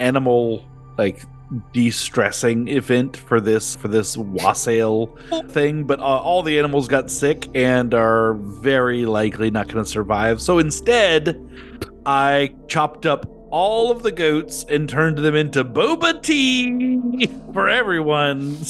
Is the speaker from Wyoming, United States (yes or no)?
no; Minnesota, United States; I'm from Minnesota.